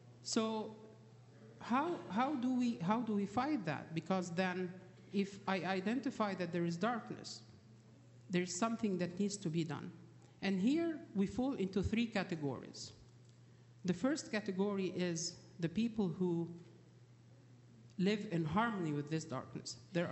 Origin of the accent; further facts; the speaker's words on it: Alexandria, Alexandria Governorate, Egypt; When I grew up in Egypt, in Alexandria, we were used to see the power outage happening a lot, actually.